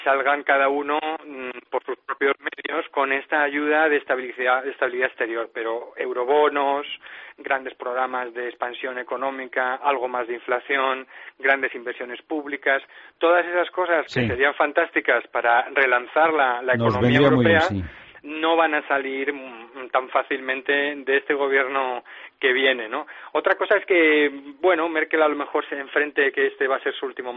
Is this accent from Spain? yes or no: yes; Spain